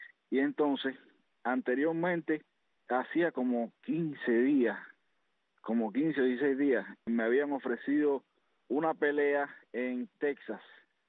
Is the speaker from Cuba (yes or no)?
yes; Sagua la Grande, Villa Clara, Cuba; Un saludo grande para mi tierra natal, Sábula Grande, Villa Clara, y en especial para toda Cuba.